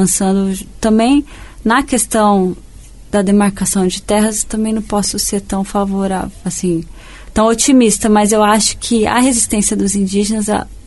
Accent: Dourados, Mato Grosso do Sul, Brazil; Então, eu nasci em Dourados, né?

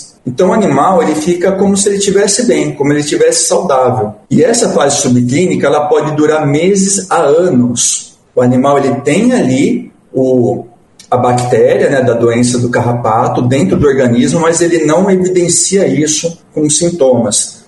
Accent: Paraná, Brazil; eu vim do Paraná. Em Paraná a gente não tem ali ainda o vetor da leishmaniose

